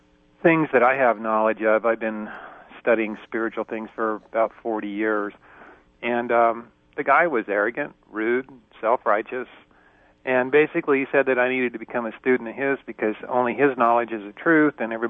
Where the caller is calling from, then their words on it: Kalispell, Montana, United States; Oh, Kalispell, Montana.